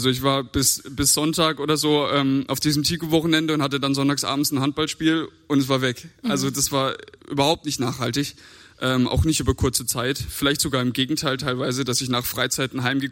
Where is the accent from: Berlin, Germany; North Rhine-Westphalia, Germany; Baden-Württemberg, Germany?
Baden-Württemberg, Germany; Langensteinbach; Ich komme hier aus Langsteinbach. Ich bin 23.